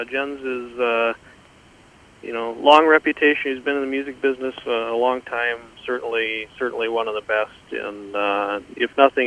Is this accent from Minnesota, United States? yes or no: yes; Mankato, Minnesota, United States; Sure. Well, born and raised in Mankato, got started in the music business.